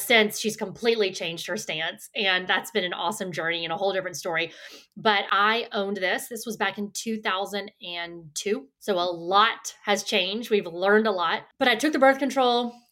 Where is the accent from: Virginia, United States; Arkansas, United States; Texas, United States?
Texas, United States; Houston; I grew up here in Houston, Texas, where I am living now with my three girls and a baby in my belly